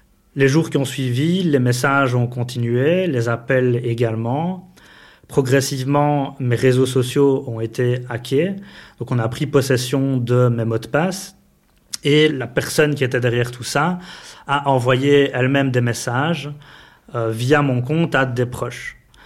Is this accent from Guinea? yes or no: no; Grâce-Hollogne, Wallonia, Belgium; J'ai grandi à Graisselogne, donc une commune proche de la ville de Liège.